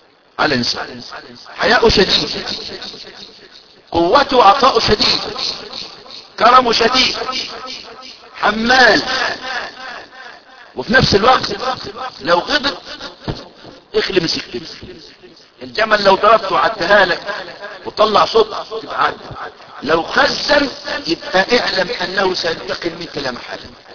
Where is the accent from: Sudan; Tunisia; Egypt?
Egypt; عندنا في مصر العقوبة المتبادلة ايه؟ طلعوا وزعوا